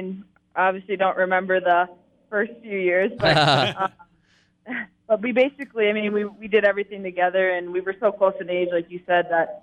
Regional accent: Vadnais Heights, Minnesota, United States; Yeah, so I grew up in Vadnais Heights, Minnesota, like it was just mentioned.

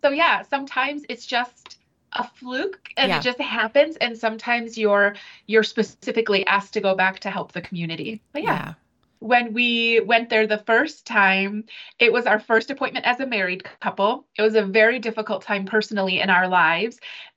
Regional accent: Minnesota, United States; Yeah. So I am from Minnesota. I'm a North girl.

